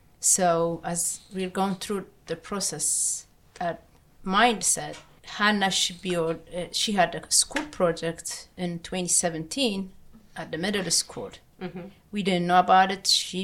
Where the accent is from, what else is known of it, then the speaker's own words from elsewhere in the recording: Ethiopia; English is a second language; now in New Jersey, United States; I'm from Ethiopia. I came to United States 1996 April.